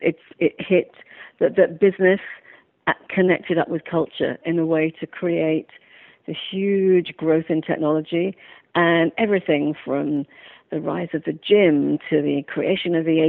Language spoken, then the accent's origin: English; London, United Kingdom; I'm located in Washington, D.C. these days, although you can tell from my voice I didn't originally come from here. I'm from London.